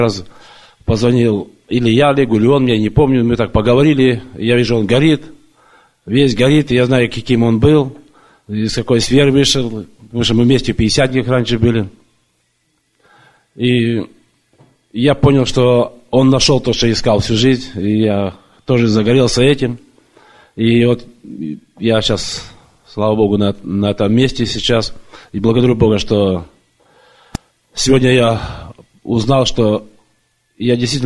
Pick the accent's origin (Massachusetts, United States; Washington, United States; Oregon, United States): Oregon, United States; Portland; я из Портленда.